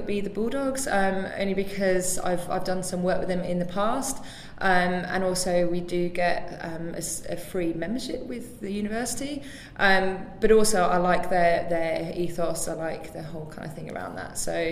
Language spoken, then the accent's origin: English; England, United Kingdom; when I was growing up in England, it was very much these are boys' sports and these are girls' sports